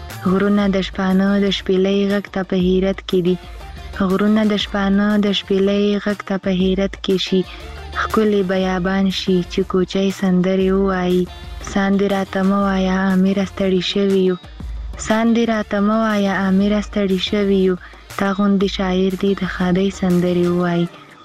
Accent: Khyber Pakhtunkhwa, Pakistan; زه خپیرې له وزیرستان نه یم

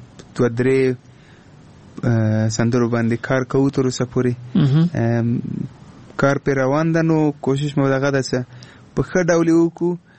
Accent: Afghanistan; Pashto is a second language; نه زه افغان یم خو هندي ژبه ما زده کړې

